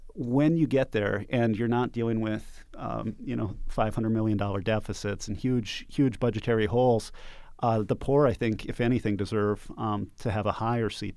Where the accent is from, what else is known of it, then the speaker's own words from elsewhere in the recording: Alabama, United States; One example, I came here from Alabama.